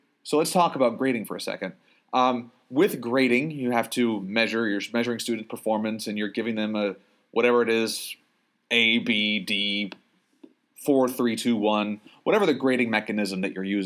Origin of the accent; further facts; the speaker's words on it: Connecticut, United States; now in Maine, United States; I'm always – they say I'm from away. I'll never be a Mainer, but that's okay. I'm originally from Connecticut.